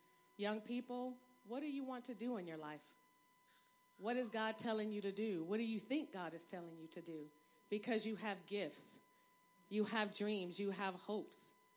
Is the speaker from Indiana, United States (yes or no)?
no; Compton, California, United States; I'm from Compton. Y'all don't even know.